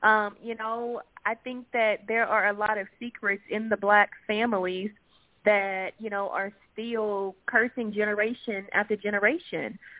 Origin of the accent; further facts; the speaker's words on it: Houston, Texas, United States; now in Florida, United States; I'm from Houston. I live in Florida.